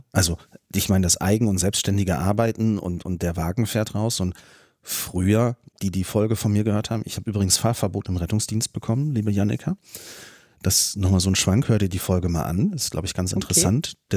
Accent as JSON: {"language": "German", "region": "North Rhine-Westphalia", "country": "Germany", "said": "Jetzt komme ich aus Nordrhein-Westfalen, anderes Bundesland als Tübingen"}